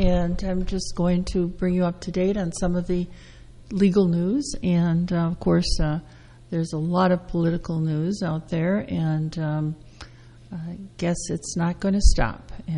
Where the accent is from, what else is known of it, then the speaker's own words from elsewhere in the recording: Wisconsin, United States; But then I grew up in Wisconsin, so by December 1st, it was freezing.